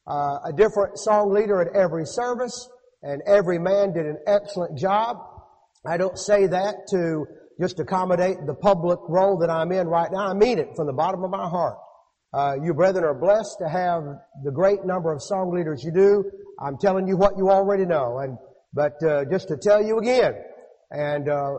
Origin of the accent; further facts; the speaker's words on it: Pocahontas, Arkansas, United States; he preached for a short period of time in Pocahontas, Arkansas, in my hometown.